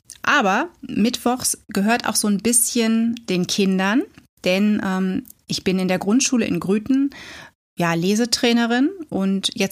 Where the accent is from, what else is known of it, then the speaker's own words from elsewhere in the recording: Hochdahl, North Rhine-Westphalia, Germany; moved away; also born or lived in Hilden; Und wir haben lange Zeit in Hochdahl gewohnt. Und dann gab es diesen riesen Cut. Ich bin 1990 mit meinen Eltern nach Bayern gezogen. Und über Umwege, über Dortmund, Wuppertal, bin ich dann in Grüten gelandet.